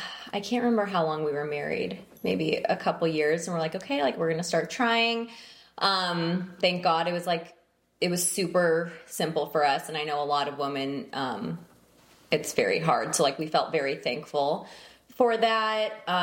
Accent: Tempe, Arizona, United States; I was born and raised in Tempe, Arizona.

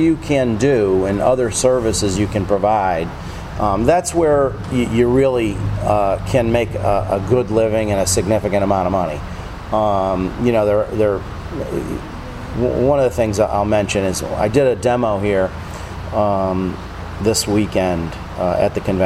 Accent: Connecticut, United States; You're from Tennessee. I'm from Connecticut.

